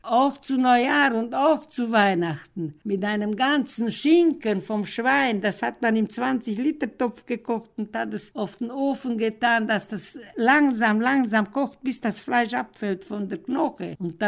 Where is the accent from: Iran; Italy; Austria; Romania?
Romania; Mediaș, Sibiu County; Ich bin in Mediasch aufgewachsen. Ich war erst 5 Jahre, wie wir hin, aber ich erinnere mich nicht, wie wir umgezogen sind, denn mein Vater ist aus Russland gekommen